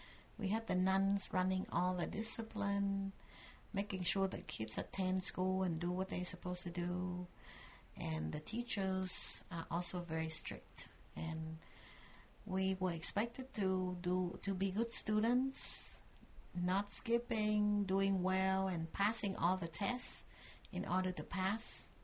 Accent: Saigon, Ho Chi Minh City, Vietnam; I'm originally from Saigon, Vietnam.

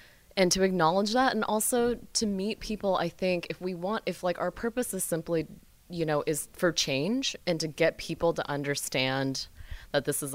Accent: United States; being Asian American in a very white community, and that those nuggets were planted all along

